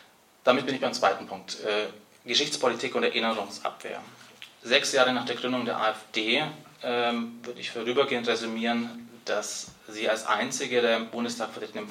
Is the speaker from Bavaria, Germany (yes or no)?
yes; Bavaria, Germany; Ich bin in Bayern auf dem Dorf aufgewachsen, da steht ein Kriegerdenkmal